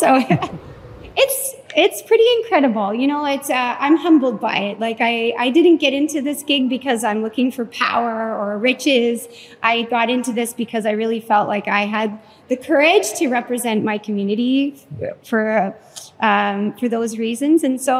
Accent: Ireland; I'm Irish.

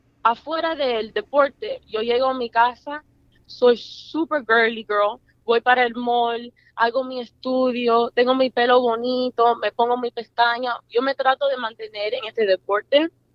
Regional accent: Miami, Florida, United States; born there; Yo nací en Miami y soy una mujer bien trabajadora

